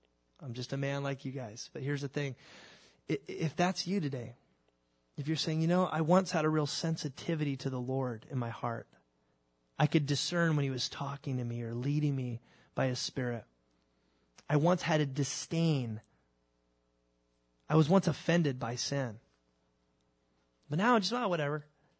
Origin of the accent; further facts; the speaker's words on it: California, United States; I'm not a farmer. I grew up in Southern California.